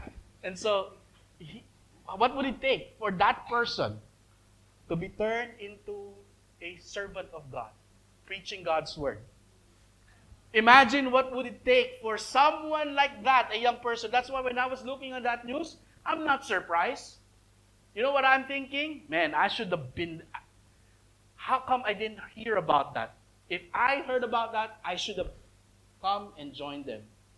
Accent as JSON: {"language": "English", "town": "Manila", "region": "Metro Manila", "country": "Philippines", "tie": "born or raised there", "said": "Because I grew up in Manila where there's so many thugs like them, you know."}